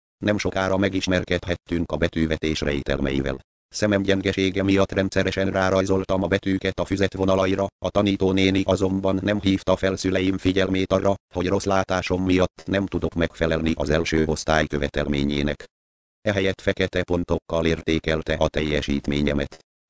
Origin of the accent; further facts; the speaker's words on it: Pilis, Pest, Hungary; born there; Pilis községben születtem. 2,5 éves koromban fogadtak be az óvodába, a bátyám mellé.